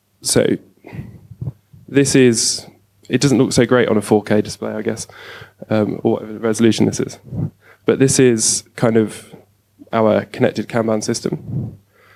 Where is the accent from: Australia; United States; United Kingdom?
United Kingdom; London; So I'm from London, and contactless is massive in London.